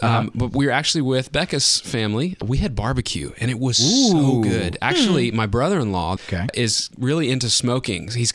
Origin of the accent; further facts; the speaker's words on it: Texas, United States; I am from Texas, so I'm not used to a whole lot of snow